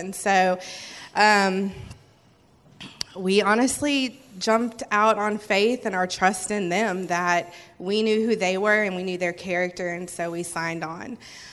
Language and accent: English; Florida, United States; now in Oxford, United States; We are originally from Florida, but we have relocated to Oxford, Alabama. We've been there for almost 4 years, and we've been in practice 3 years as of March.